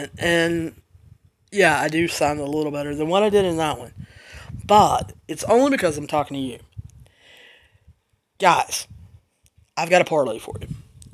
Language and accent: English; the South, United States; since I'm a Southerner, hoot and holler